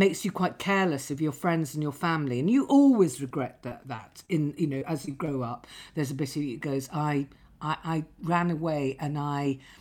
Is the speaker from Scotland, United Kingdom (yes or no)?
no; Lytham St Anne's, North West England, United Kingdom; And, you know, you came from Solihull, I came from Lytham St Anne's.